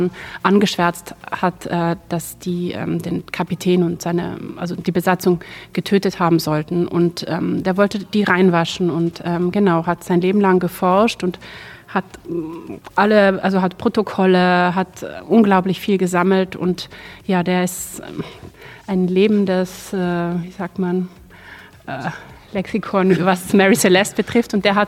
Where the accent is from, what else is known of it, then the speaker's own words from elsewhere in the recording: Tyrol, Austria; ich komme aus Österreich, aus Tirol.